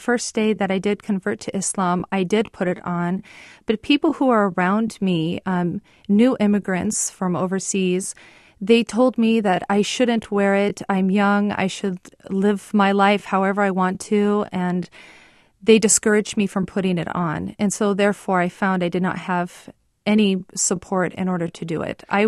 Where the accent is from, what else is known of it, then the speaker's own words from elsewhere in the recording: United States; I'm living here in America, which is my home country